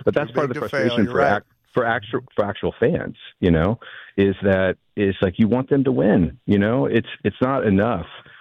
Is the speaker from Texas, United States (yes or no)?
yes; Dallas, Texas, United States; I mean, you know, I grew up a Cowboys fan. I growing up in Dallas